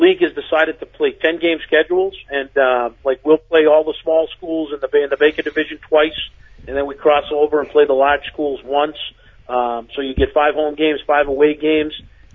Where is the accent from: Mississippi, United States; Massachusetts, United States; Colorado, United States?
Massachusetts, United States; Methuen; I grew up in Methuen, and Amesbury's a lot like Methuen, a blue collar, you know, hardworking people